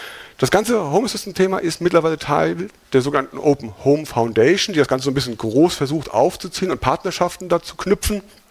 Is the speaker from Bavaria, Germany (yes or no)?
no; Hesse, Germany; accent: Hessian; ich komme aus Hessen.